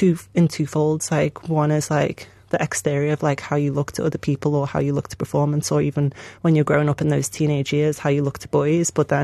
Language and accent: English; Liverpool, North West England, United Kingdom; I'm born in Liverpool. My mum and my whole family lived there. I'm half Bahamian, but I was brought up in Liverpool, you know, in the absolute cold.